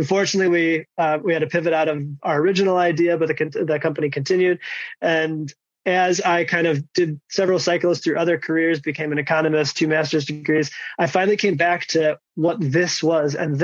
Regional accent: Chicago, Illinois, United States; moved away as an adult; now in Luxembourg; I am from Chicago in the US, if you couldn't tell by my giveaway accent, but moved here to Europe about 5 years ago

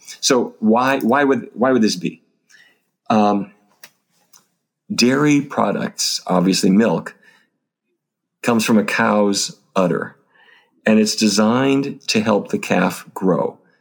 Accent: North Dakota, United States; now in Washington, United States; I have to say, I grew up in North Dakota, and the diet there consisted of roast beef, baked potatoes, and corn just about every single day.

